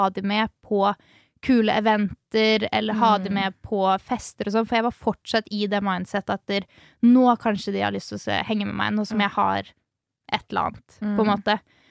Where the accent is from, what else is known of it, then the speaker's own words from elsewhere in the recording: Halden, Østfold, Norway; når jeg er i hjembyen min i Halden